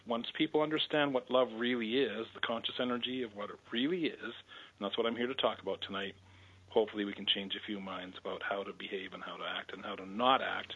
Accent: Canada; Well, I'm a Canadian

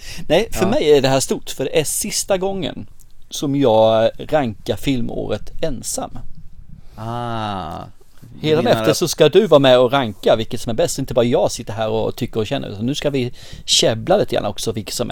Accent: Småland, Sweden; Det var enbart min småländska illvilja som gjorde att jag var vaken.

